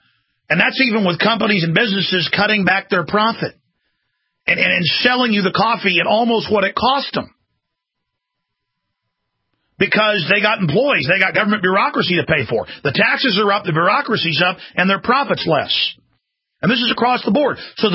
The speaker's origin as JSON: {"language": "English", "town": "Dallas", "region": "Texas", "country": "United States", "tie": "born or raised there", "said": "I've actually done that growing up in Dallas, a knife and a gun."}